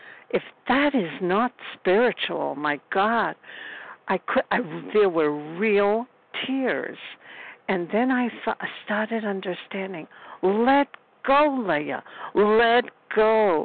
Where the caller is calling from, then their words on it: Brooklyn, New York, United States; I'm calling you from Brooklyn, New York